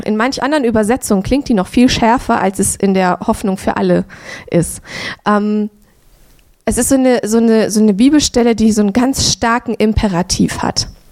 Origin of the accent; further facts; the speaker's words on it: Southern Germany, Germany; Ich bin im Süden Deutschlands aufgewachsen